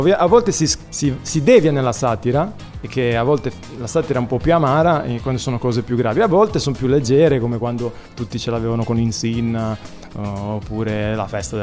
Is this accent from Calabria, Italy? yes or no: no; Genoa, Liguria, Italy; accent: Genoese; now in Milan, Italy; sono cresciuto a Genova, quindi ho preso la cadenza genovese, se voglio parlare. Poi mi sono trasferito a Milano, cioè, Milano è questo. Invece le origini sono pugliesi, quindi da piccolo, pugliesi e siciliani